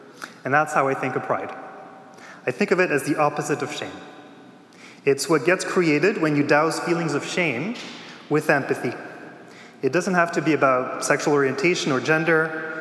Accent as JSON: {"language": "English", "town": "Joutel", "region": "Quebec", "country": "Canada", "tie": "born or raised there", "first_language": "French", "second_language": "English", "said": "I grew up in northern Quebec, which is in a small mining town of 800 people called Joutel. My first language is French, and my parents are from Belgium."}